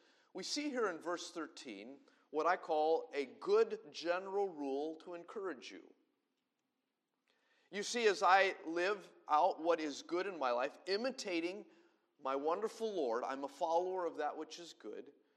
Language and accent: English; Denver, Colorado, United States; born there; My American culture and upbringing, I was a cowboy. I was born in Denver, Colorado.